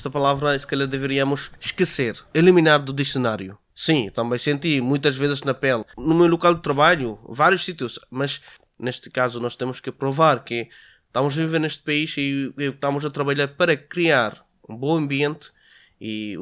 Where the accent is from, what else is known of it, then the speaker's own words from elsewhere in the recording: Bangladesh; Portuguese is a second language; now in Portugal; sou do Bangladesh, tenho 33 anos, cheguei aqui em Portugal em 2010, dia 23 de julho, às 23 horas.